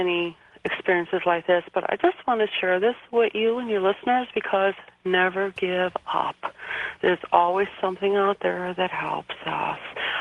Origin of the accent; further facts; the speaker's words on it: Chicago, Illinois, United States; from Chicago.